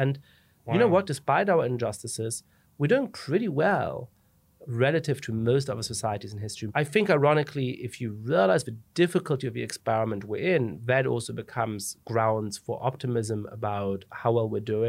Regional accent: Germany; moved away as an adult; also born or lived in England; now in United States; I ended up growing up in Germany, which is obviously an interesting kind of constellation. And then went to college in England, lived a little bit in Italy and in France, and I've been living in the United States now for quite a while. I became a citizen about 5 years ago.

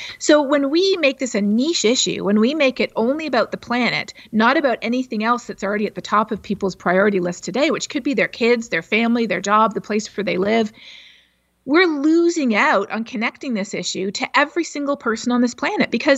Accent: Canada; moved away as an adult; now in United States; I'm originally from just over the border, so I am Canadian. And it wasn't until after I moved to the States, which I did for graduate school

